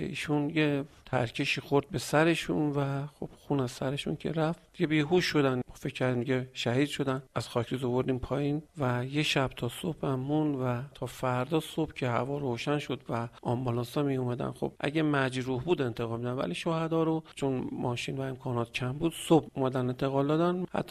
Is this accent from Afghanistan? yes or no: no; Khorramshahr, Khuzestan, Iran; خب میدونستیم بریم برای آزادسازی خرمشهر، یه خوشحالی مضاعفی بود که میریم شهر خودمون و کشور خودمون و وطن خودمون رو آزاد کنیم